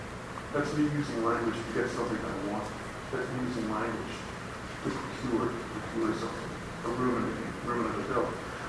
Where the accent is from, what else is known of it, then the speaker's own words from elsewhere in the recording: United States; no, I said I'm from the United States.